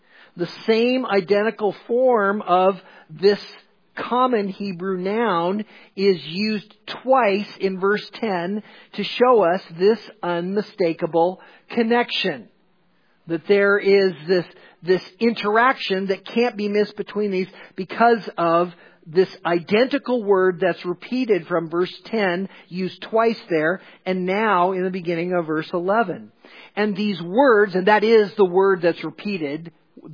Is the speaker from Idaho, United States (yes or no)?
yes; Hailey, Idaho, United States; You know, growing up in Haley, you could count every morning on the wind that would be blowing up the canyon.